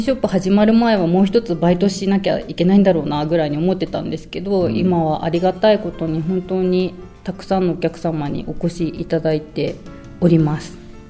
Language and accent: Japanese; Sukagawa, Fukushima, Japan; 私も、20年ぶりに地元に戻ってきたので須賀川市内でお店を開業したいと思っていまして